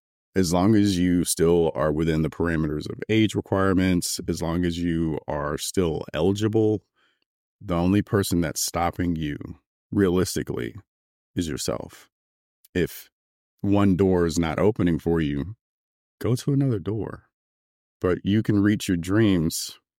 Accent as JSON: {"language": "English", "town": "Augusta", "region": "Georgia", "country": "United States", "tie": "born or raised there", "said": "I grew up in Augusta, Georgia, which was right there at Fort Gordon, right down the street."}